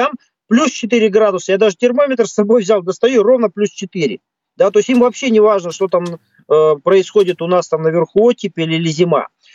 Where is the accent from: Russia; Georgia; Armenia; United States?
Russia; Ural; Но мое детство на Урале прошло, и у нас температура опускалась до минус 35, иногда до минус 40.